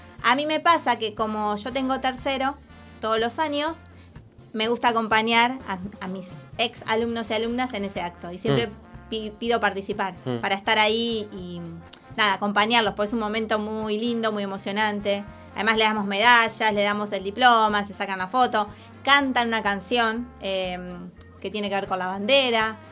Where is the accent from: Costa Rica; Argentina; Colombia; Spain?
Argentina; como un identificador de que somos parte de Argentina, porque es nuestra bandera la que nos representa.